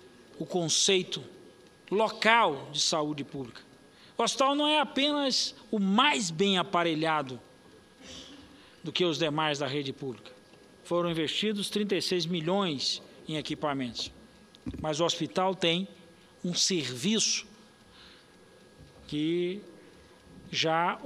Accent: Salvador, Bahia, Brazil; born there; meu pai foi morar exatamente numa pequena casa no subúrbio ferroviário, na localidade de Escada, onde eu nasci. Essa área é uma área que abriga uma expressiva parcela da população da cidade de Salvador.

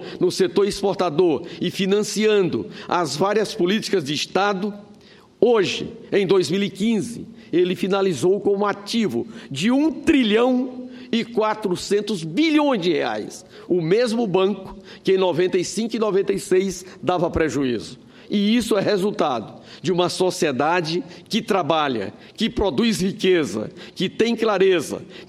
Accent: Northeast Region, Brazil; lá da minha região Nordeste

